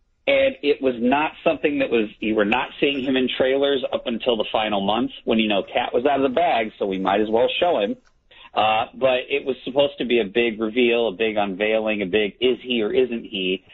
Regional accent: Peoria, Illinois, United States; now in Champaign, United States; I'm a Peoria boy, but I'm like from Peoria, but I'm actually in Champaign.

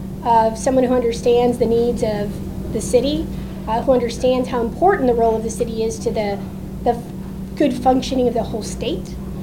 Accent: Chicago, Illinois, United States; born there; And it's because I was born in Little Village. It's where I got my political start.

